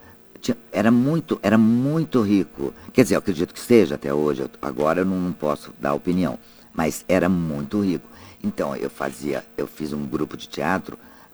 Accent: União da Vitória, Paraná, Brazil; Onde é a sua cidade? União da Vitória.

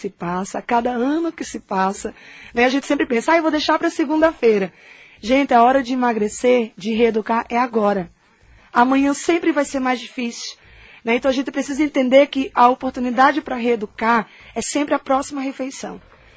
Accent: Northeast Region, Brazil; moved away; Eu sou nordestina, né, e lá no Nordeste, quando eu vim para cá, eu tive que me adaptar

